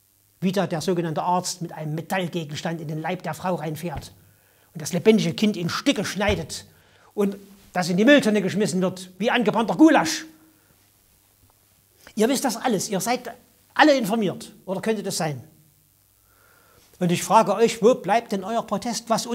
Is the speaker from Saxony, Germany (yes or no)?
yes; Chemnitz, Saxony, Germany; Wir hatten in Chemnitz, wo ich herkomme, da waren 4 Hebammen